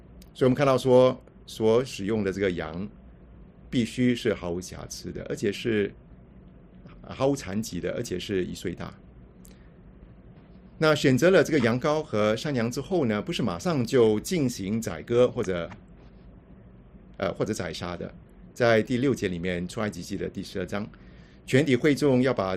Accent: Singapore; 我从新加坡过来

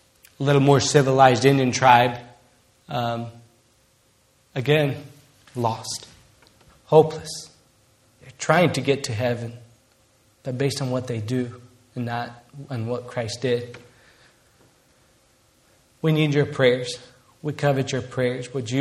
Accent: Brazil; come afternoon growing up in Brazil as a little boy

